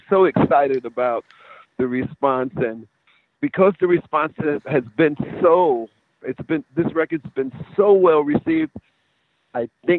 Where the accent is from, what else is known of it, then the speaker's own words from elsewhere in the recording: New York City, New York, United States; You can take the kid out of New York, but you can't take New York out of the kid.